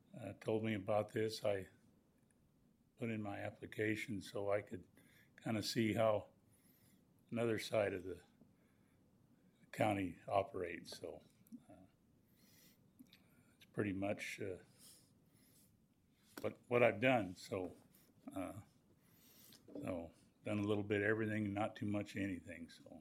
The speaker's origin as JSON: {"language": "English", "town": "San Joaquin", "region": "California", "country": "United States", "said": "I'm from San Joaquin."}